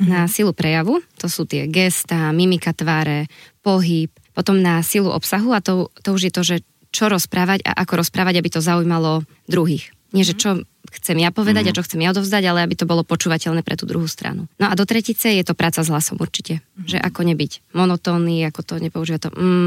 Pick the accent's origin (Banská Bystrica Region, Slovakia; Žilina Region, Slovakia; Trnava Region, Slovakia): Žilina Region, Slovakia; Ja som z Horavy.